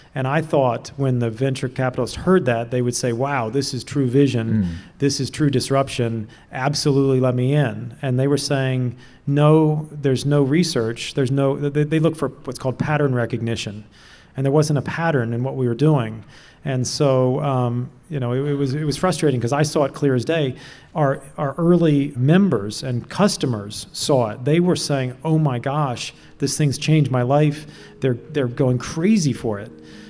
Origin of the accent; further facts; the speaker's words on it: Key Largo, Florida, United States; I mean, I was a nobody from Key Largo, and here are named venture capitalists.